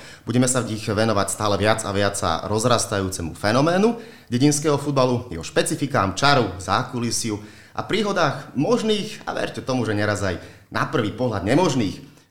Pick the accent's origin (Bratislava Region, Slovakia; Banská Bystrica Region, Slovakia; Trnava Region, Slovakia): Bratislava Region, Slovakia; Bratislava; also born or lived in Nitrica; ja som chlapec z Bratislavy, takže u nás je to tu trošku inak brané, ale detstvo som strávil, alebo teraz značnú časť svojho detstva som strávil u svojich starých rodičov v Nitrici, na Hornej Nitre.